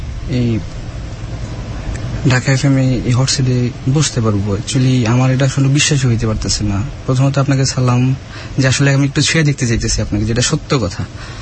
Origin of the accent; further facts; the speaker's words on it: Chandpur, Chittagong Division, Bangladesh; আমার জন্ম চাঁদপুর শহরেই, ছোটবেলা থেকে ওই জায়গায় আমার বেড়ে ওঠা পড়াশোনা। তো একটা সময় পড়াশোনা প্রাইমারি মানে চাঁদপুর থেকে আমার পড়াশোনা শুরু।